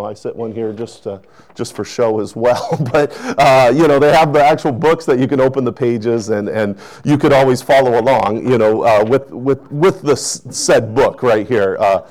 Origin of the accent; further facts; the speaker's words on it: North Dakota, United States; There was a tree in front of my house that I grew up in North Dakota.